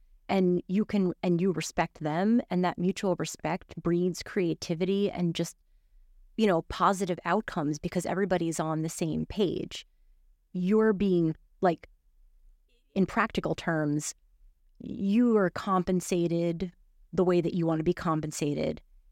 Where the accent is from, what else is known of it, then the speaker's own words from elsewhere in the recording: Brooklyn, New York, United States; I grew up in Brooklyn. I grew up in New York.